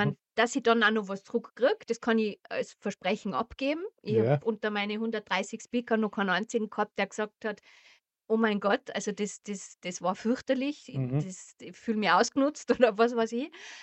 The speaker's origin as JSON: {"language": "German", "country": "Austria", "said": "es ist schon so eine Grundhaltung da bei uns in Österreich"}